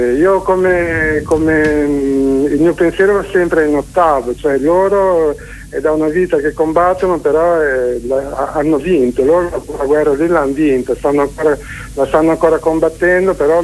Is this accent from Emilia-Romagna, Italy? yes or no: yes; Bologna, Emilia-Romagna, Italy; a Bologna non mancava il lavoro, io sono di Bologna